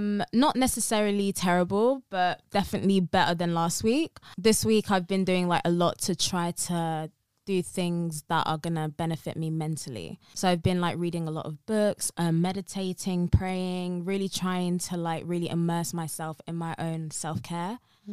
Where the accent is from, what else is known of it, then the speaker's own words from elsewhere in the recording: London, United Kingdom; I'm from South London.